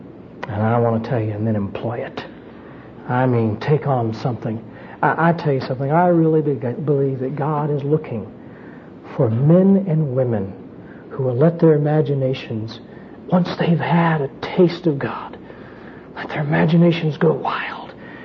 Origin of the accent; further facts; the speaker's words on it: Florida, United States; I'm from the Flatlands. I'm from Florida. And I want to tell you right now, you don't see anything like this in Florida.